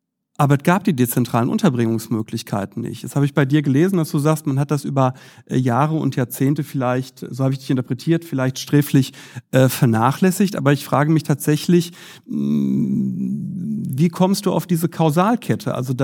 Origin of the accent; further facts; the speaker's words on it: Herne, North Rhine-Westphalia, Germany; Ich komme ja aus Herne. Und Herne ist im Ruhrgebiet.